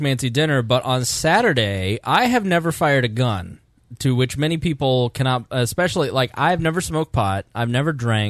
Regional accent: Plainfield, Indiana, United States; I grew up in Plainfield, Indiana. It was 98% white. You could leave your front door open.

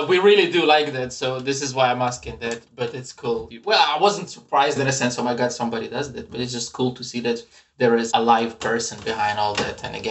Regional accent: Ukraine; Yeah, I'm originally from the Ukraine, so I can relate to what she's saying.

